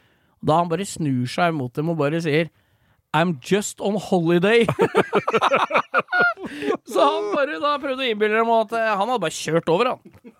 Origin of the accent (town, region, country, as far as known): Lillestrøm, Akershus, Norway